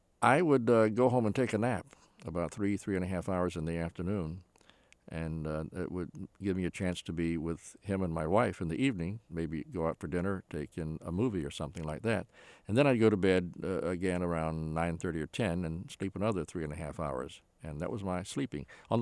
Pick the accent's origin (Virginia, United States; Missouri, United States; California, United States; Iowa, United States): Virginia, United States; Alexandria; I got up early in the morning to open up a radio station in my hometown, to sign on a station in Alexandria, Virginia.